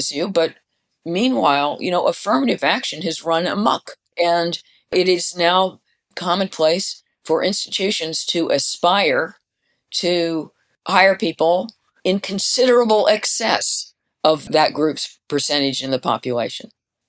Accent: London, United Kingdom; I am a Londoner.

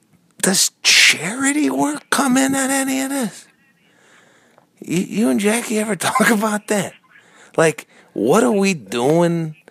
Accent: Chicago, Illinois, United States; because I'm from Chicago. I like the White Sox more

